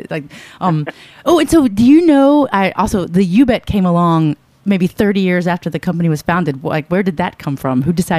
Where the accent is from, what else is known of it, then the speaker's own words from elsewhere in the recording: Southern United States, United States; I grew up in the South